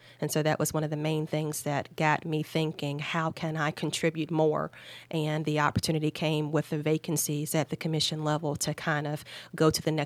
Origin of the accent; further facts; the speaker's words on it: Kentucky, United States; moved away as an adult; also born or lived in Charleston, West Virginia; now in Florida, United States; I'm from Kentucky. Went to undergrad and law school at the University of Kentucky.